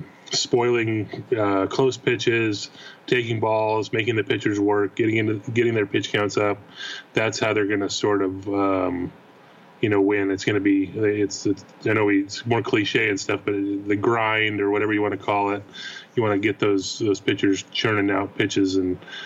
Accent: Texas, United States; I'm from Texas. It's going to be hot for everybody. We're all used to it.

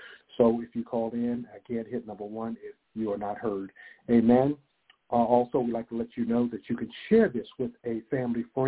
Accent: Princeton, West Virginia, United States; from out of Princeton, West Virginia, my hometown

